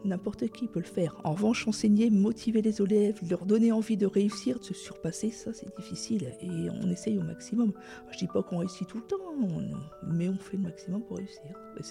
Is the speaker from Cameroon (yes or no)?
no; Boulogne-sur-Mer, Hauts-de-France, France; born there; parce qu'en fait, je suis née à Boulogne-sur-Mer.